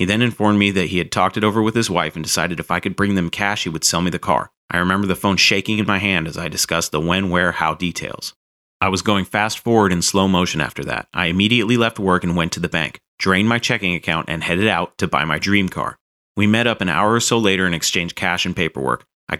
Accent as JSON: {"language": "English", "region": "Nebraska", "country": "United States", "tie": "born or raised there", "said": "Growing up in Nebraska, I was in awe at how unrotted out this car was."}